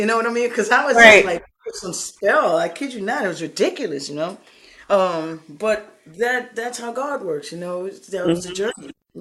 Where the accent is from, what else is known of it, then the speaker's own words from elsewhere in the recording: New Orleans, Louisiana, United States; And I cooked because I was in Connecticut and I was from New Orleans.